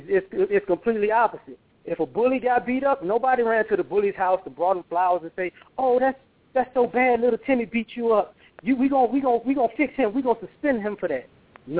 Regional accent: New Orleans, Louisiana, United States; born there; also born or lived in Baltimore / Chicago; But I was born in New Orleans, but I lived in New Orleans, Baltimore, and in Chicago.

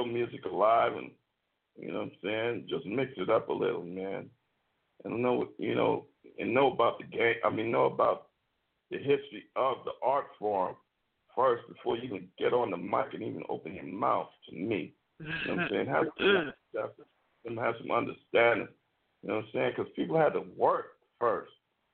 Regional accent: New York City, New York, United States; now in San Francisco, United States; I grew up in New York City. I grew up in Ground Heights, Brooklyn. And I've been in San Francisco for the last 30-something years.

